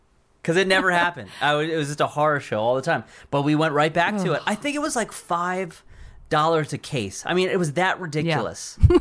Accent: New Jersey, United States; But growing up in New Jersey, like I idolized New York City.

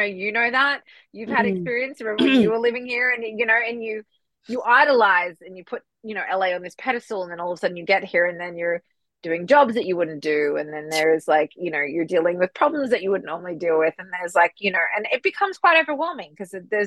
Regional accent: Melbourne, Victoria, Australia; now in Los Angeles, United States; or when I was born growing up in Melbourne, like that was like my early childhood.

